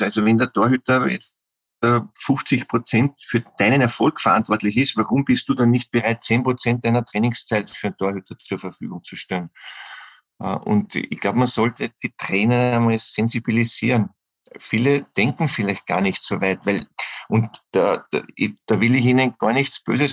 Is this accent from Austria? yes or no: yes; Austria; Leider wird bei uns in Österreich sehr viel gejammert und die Schuld bei anderen gesucht.